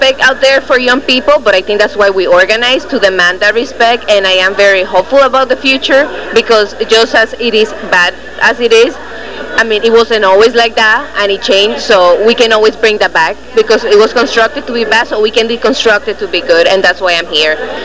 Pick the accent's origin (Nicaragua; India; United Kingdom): Nicaragua; now in Miami, United States; I am from Nicaragua, but I live in Miami, and I go to Florida International University.